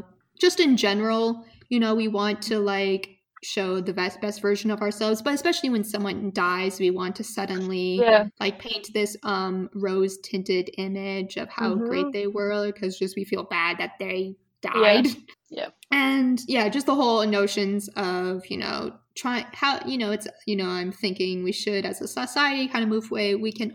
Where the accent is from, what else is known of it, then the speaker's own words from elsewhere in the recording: United States; because though I'm American, I spent a great deal of time in the Middle East and in Turkey and in Arab countries